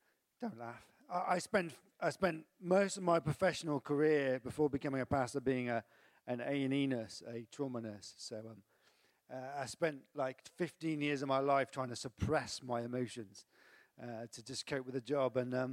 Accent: South West England, United Kingdom; I'm from the West Country.

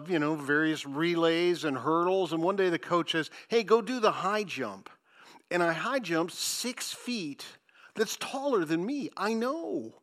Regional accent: Detroit, Michigan, United States; born there; I was born in Henry Ford Hospital in Detroit, Michigan.

